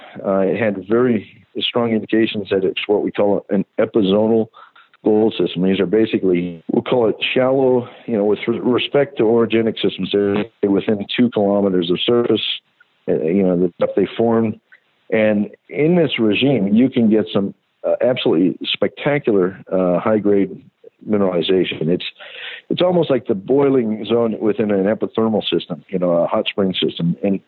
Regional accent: Colorado, United States; When I grew up here in Colorado, I actually cut my teeth on the alkaline systems in my backyard, which is Boulder County

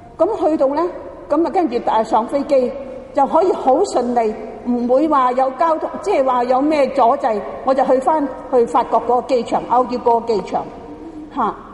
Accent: Hong Kong; 我香港人，冇人知道我喺边度

